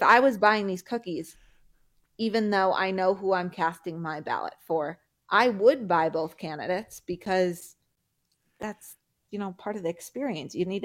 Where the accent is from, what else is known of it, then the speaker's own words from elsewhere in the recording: Madison, Wisconsin, United States; I'm from Madison.